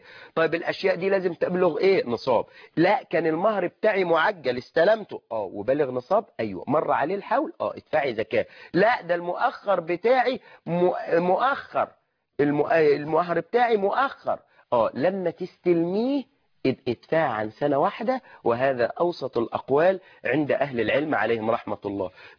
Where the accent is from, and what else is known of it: Egypt